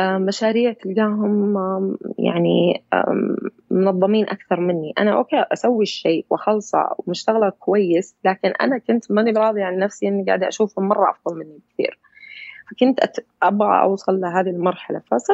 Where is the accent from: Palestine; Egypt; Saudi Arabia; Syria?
Saudi Arabia; فما كانوا يرفضون لأنها شركات سعودية، أنا بنت سعودية